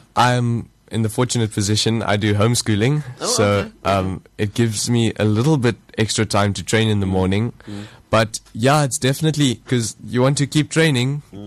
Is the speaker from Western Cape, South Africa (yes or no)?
yes; Paarl, Western Cape, South Africa; also born or lived in Pretoria / Wellington; No, I was born in Pretoria, actually. We moved down here when I was about one. Then we lived in Paarl for a long time, and then in 2018 we moved to Wellington.